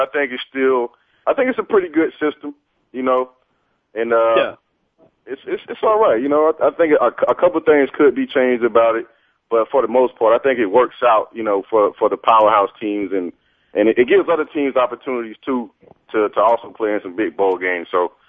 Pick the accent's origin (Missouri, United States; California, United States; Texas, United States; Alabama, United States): Alabama, United States; Lynette; born there; I was born in Alabama, man, Lynette, Alabama. It's probably about 20, 25 minutes from Auburn.